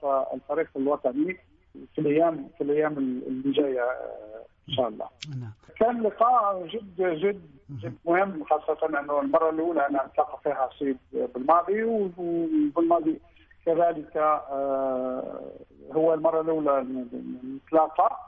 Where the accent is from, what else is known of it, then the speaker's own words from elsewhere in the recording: Algeria; وهذا واجبنا كجزائريين كلنا أن نحضر له